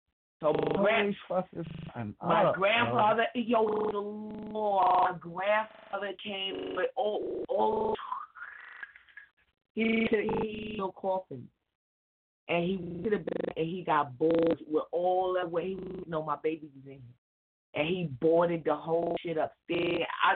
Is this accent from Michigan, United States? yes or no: no; New York, United States; Okay, so I'm down south, grandma's house. I'm from New York.